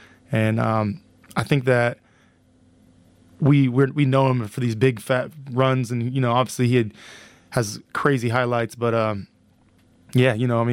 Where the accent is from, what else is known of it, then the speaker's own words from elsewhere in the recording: Fresno, California, United States; You know, I grew up in Fresno, California.